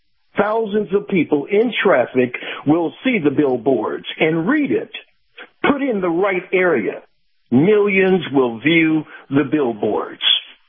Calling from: Wesley Chapel, Florida, United States; Wesley Chapel.

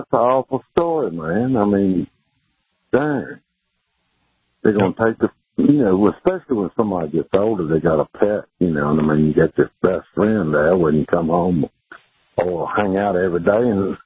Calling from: Chester, Virginia, United States; Chester, Virginia.

